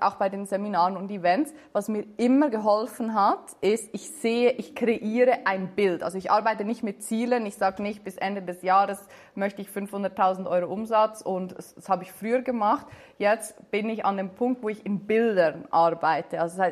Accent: Switzerland; ich bin Schweizerin und ja. Wir gehören ja nicht zur EU

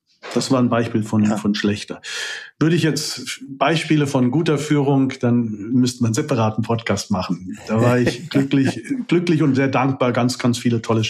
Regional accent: Frankfurt, Hesse, Germany; Ich bin in Frankfurt geboren und aufgewachsen.

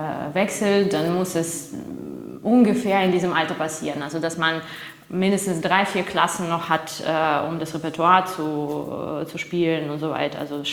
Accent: Moscow, Russia; Ich bin in Moskau aufgewachsen, ja.

